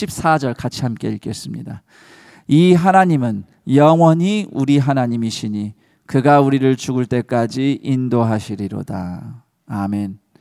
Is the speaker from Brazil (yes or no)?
no; South Korea; 우리는 한국에서 왔고